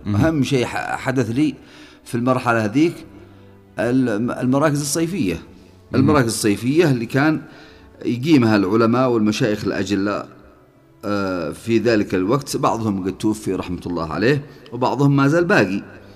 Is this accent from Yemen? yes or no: yes; Saada Governorate, Yemen; من مواليد 1977 في مديرية ساقين الأبية، تابعة لمحافظة السلام، محافظة سعدة. نشأت يتيم الأب ودرست المرحلة الابتدائية والإعدادية في مدرسة السلام